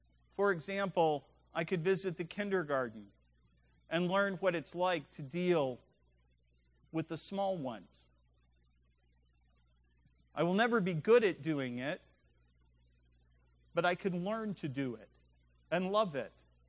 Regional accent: West Virginia, United States; And I'm from West Virginia, where the only opera had Grand Old in front of it.

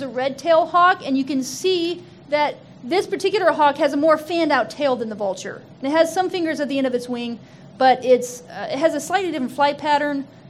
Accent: Missouri, United States; I'm from Missouri, and they're the state bird of Missouri.

